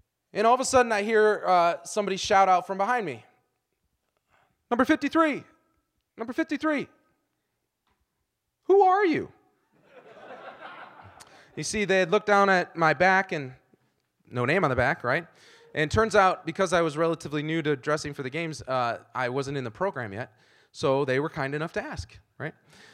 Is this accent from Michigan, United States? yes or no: yes; Ann Arbor, Michigan, United States; I was raised in Ann Arbor. I grew up loving Michigan.